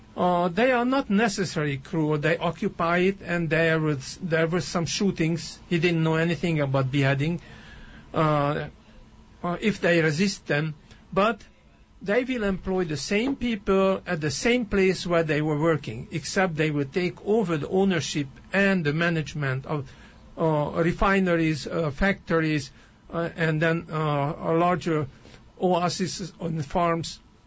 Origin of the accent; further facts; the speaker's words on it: Hungary; first language Hungarian; English is a second language; now in Hawaii, United States; Yes, originally from Hungary. And I have been living here on the island for 18 years.